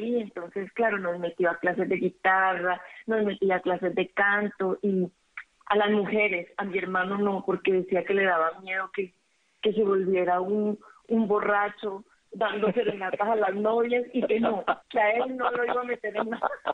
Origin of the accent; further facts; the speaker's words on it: Cali, Valle del Cauca, Colombia; also born or lived in Boston; now in Miami, United States; Sí, nací en Cali. Estudié todo mi colegio hasta que me gradué de high school en Cali, y luego de ahí me fui a estudiar a Berklee, que es una escuela de música en Boston. Luego volví a Colombia unos años más, y en el año 2000 me mudé a Miami.